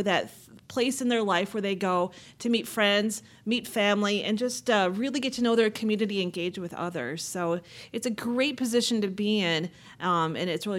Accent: Viroqua, Wisconsin, United States; and that was so exciting to me because Viroqua is my hometown, and I thought, what a great way to be able to give back.

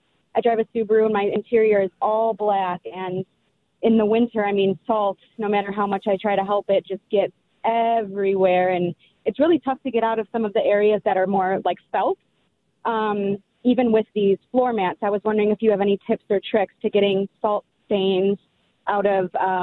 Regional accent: Chicago, Illinois, United States; I'm originally from Chicago, and we have a joke down there that we have three seasons, winter, construction, and potholes.

